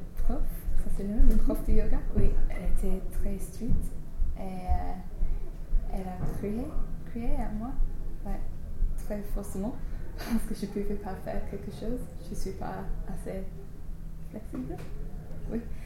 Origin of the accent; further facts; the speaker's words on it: England, United Kingdom; French is a second language; c'était clair que je suis anglaise.